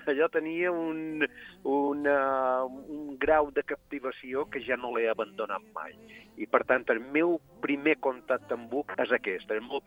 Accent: Bunyola, Balearic Islands, Spain; jo tenia 12 anys, i aleshores, en el meu poble, aquí a Bunyola

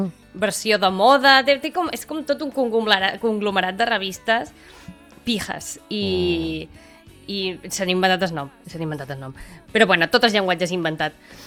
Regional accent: Puig d'en Valls, Balearic Islands, Spain; No, jo som de Puigdenvalls.

